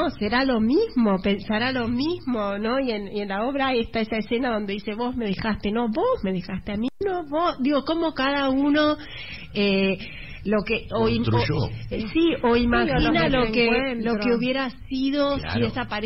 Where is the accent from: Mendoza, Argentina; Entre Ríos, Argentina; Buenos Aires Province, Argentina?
Buenos Aires Province, Argentina; La Tablada; porque yo soy de La Tablada, a mí esta obra me atravesó